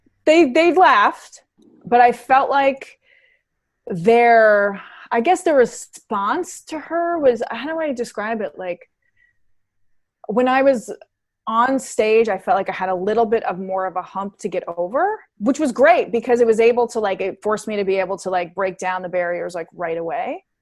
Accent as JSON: {"language": "English", "town": "Queens", "region": "New York", "country": "United States", "said": "I'm from Queens. I'm a Queens girl."}